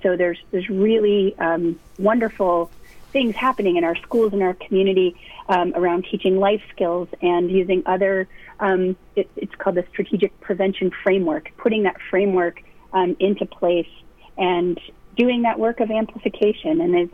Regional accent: Torrington, Connecticut, United States; I grew up in Torrington, so Northwest Connecticut is very special to me, and I think it's such a special place.

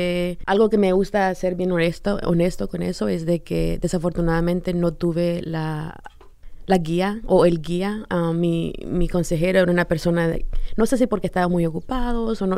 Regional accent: Tegucigalpa, Francisco Morazán, Honduras; Nací en Tegucigalpa, Honduras. Ahí fue donde crecí.

